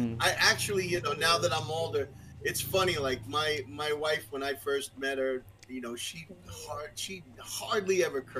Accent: Brooklyn, New York, United States; accent: Brooklyn; Yeah, Brooklyn, New York. That's pretty much where I was born and raised for the first 12 years of my life, and then we moved upstate New York

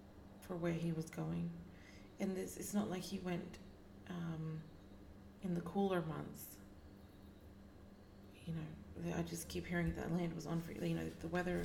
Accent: Australia; I'm not surprised, being Australian, but still.

